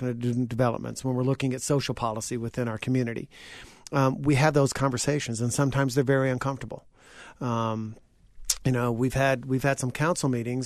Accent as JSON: {"language": "English", "town": "West Lafayette", "region": "Indiana", "country": "United States", "tie": "born or raised there", "said": "You know, growing up in West Lafayette, a lot of what I was exposed to in Lafayette, it was completely new."}